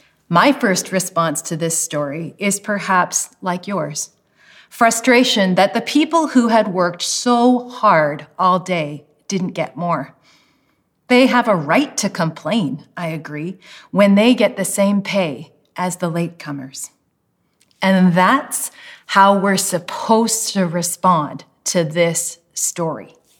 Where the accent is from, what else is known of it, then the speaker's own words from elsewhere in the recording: Washington, United States; moved away as an adult; now in Canada; I'm actually American. I grew up in Washington State, and I didn't move to Canada until 2003 when I went to grad school.